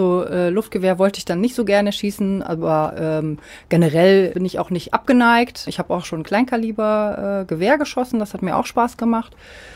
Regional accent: Bremen, Germany; born there; also born or lived in Düsseldorf; ich bin 34 Jahre alt, ich bin gebürtige Bremerin, war aber eine Zeit lang beruflich in Düsseldorf, genau 10 Jahre ungefähr, und nun bin ich seit etwas über einem Jahr wieder zurück

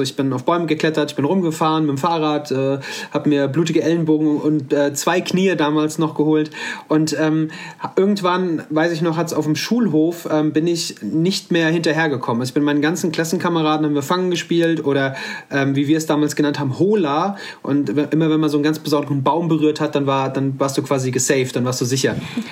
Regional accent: Hesse, Germany; Ich bin mittlerweile 33 Jahre alt. Ich komme aus dem Kreis Offenbach am Main, in der Nähe von Frankfurt am Main.

